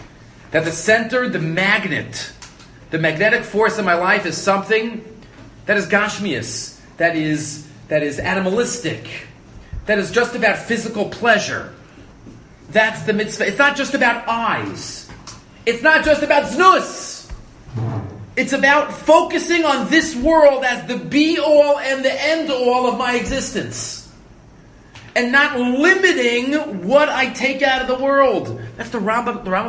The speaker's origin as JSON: {"language": "English", "town": "Far Rockaway", "region": "New York", "country": "United States", "tie": "born or raised there", "said": "I grew up in Far Rockaway, so some of you might know the Five Towns on Central Avenue."}